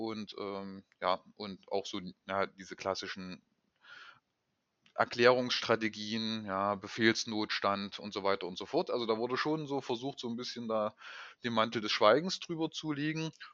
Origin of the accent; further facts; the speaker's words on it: Saxony-Anhalt, Germany; dass in meinem Heimatland Sachsen-Anhalt die Stelle des Bildungsreferenten frei geworden ist